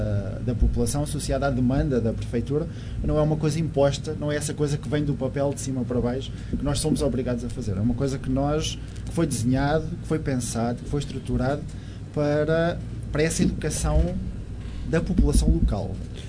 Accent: Portugal; Sou português.

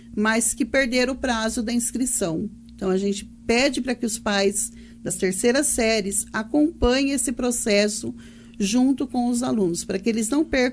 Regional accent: Fernando Prestes, São Paulo, Brazil; Eu sou de Fernando. Estudei na Fazenda Zaniboni.

